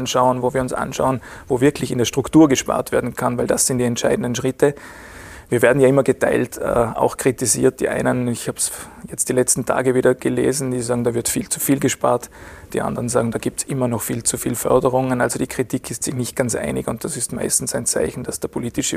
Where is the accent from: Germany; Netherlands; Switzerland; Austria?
Austria; Vorarlberg; Die führt dazu, dass wir in Vorarlberg deutlich höhere Rohstoffpreise haben als in Restösterreich.